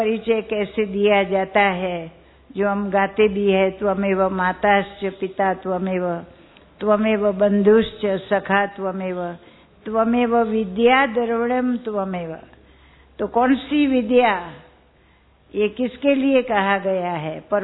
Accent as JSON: {"language": "Hindi", "region": "Gujarat", "country": "India", "said": "तो हम गुजरात से आए हैं, गुजरात में रहते हैं"}